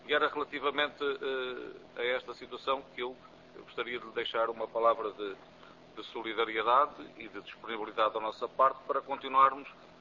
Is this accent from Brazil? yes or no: no; Azores, Portugal; eu sou dos Açores, tenho o defeito de falar sincero demais